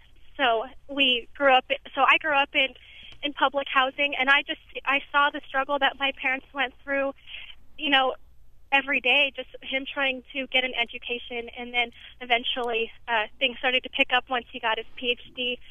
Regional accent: Iraq; now in United States; I'm an immigrant from Iraq who came to the United States in 1990 with my family.

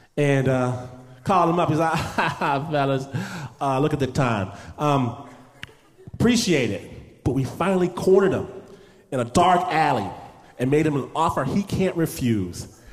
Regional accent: Oakland, California, United States; I grew up on East 14th in Oakland, California.

